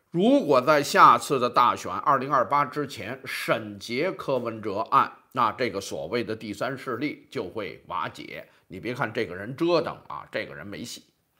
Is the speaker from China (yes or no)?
no; New Zealand; 我可以负责任的讲，我们新西兰人也有基层民众